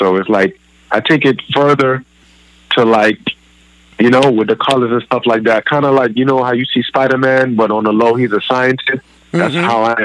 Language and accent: English; Brooklyn, New York, United States; Well, I'm from Brooklyn, Flatbush.